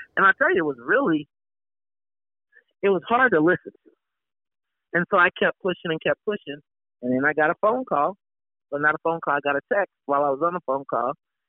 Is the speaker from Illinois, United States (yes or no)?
yes; Chicago, Illinois, United States; And I'm from Chicago, so I get it.